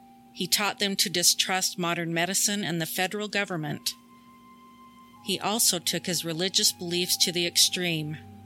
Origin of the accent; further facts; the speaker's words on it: Utah, United States; I was born and raised in Utah and lived in the area and time where this event took place.